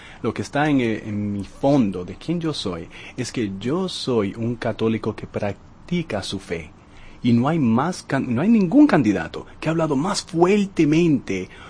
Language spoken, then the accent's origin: Spanish; Dominican Republic; por lo que ella había hecho en mi país, la República Dominicana